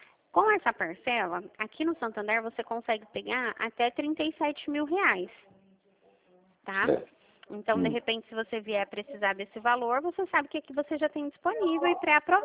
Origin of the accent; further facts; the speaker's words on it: Dracena, São Paulo, Brazil; Mas o meu DDD do meu celular, ele é daqui do estado de São Paulo. Eu sou de Dracena, cidade de Dracena, um pouquinho longe daí.